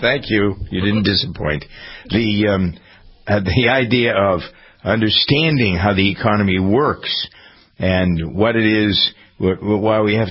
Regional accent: Framingham, Massachusetts, United States; the fact that I grew up in Framingham and not in Southie

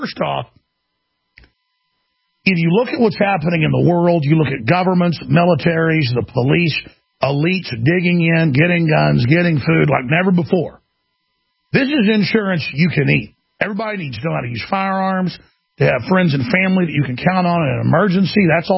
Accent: Dallas, Texas, United States; My mom's from here. I'm from Dallas.

